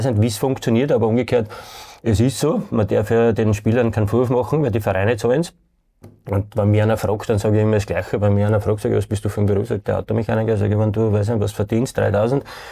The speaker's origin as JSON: {"language": "German", "region": "Vienna", "country": "Austria", "tie": "born or raised there", "said": "Wir sind eigentlich miteinander aufgewachsen. Wir sind beide aus Floridsdorf."}